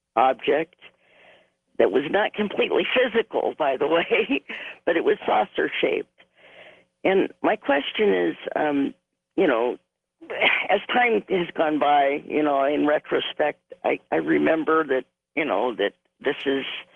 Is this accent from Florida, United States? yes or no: no; Pasadena, California, United States; now in Chino Hills, United States; Hi. Hi. I grew up in Pasadena.